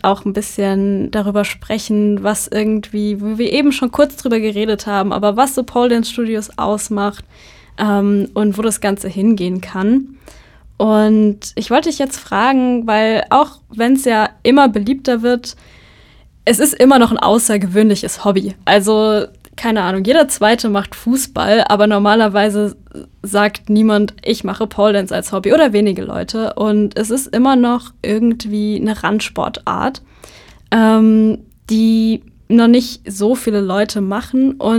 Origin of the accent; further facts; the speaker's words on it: Saarbrücken, Saarland, Germany; ich komme ursprünglich aus Saarbrücken